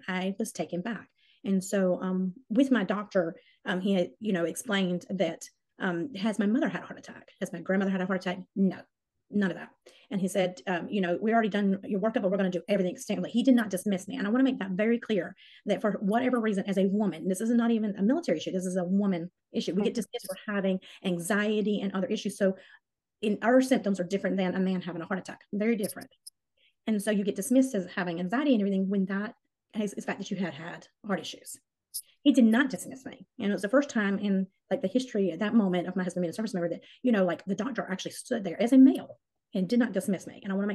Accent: South Carolina, United States; I'm originally from South Carolina, where we're stationed.

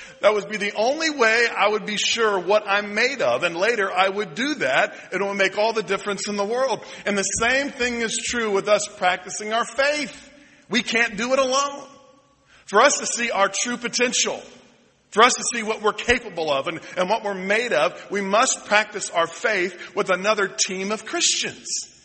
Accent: Atlanta, Georgia, United States; But growing up in Atlanta, I was a Braves fan.

